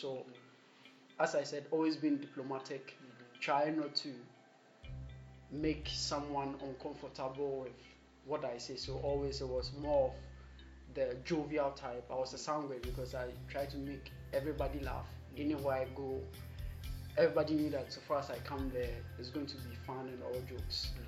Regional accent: Ghana; it's amazing that I do not speak the Ghana language, though I've been here all my life. And as for my hometown language, I also don't know how to speak it, so it's basically English.

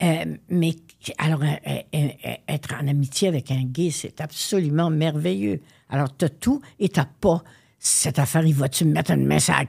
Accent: Quebec, Canada; je viens de l'Est, là, je viens pas d'Outremont, là.

